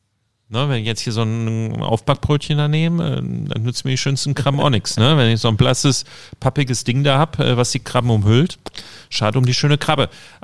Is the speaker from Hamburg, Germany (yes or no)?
yes; Hamburg, Germany; als Hamburger